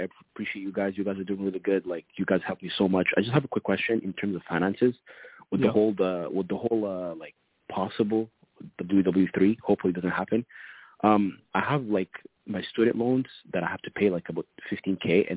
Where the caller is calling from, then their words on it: Vancouver, British Columbia, Canada; I'm calling from Canada, actually, from Vancouver, like